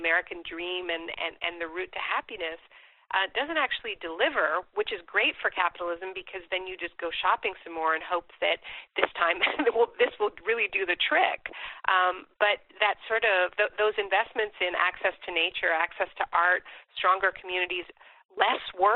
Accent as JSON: {"language": "English", "country": "Canada", "lives_now": "United States", "said": "I'm Canadian. I've been living in the States for a little while now."}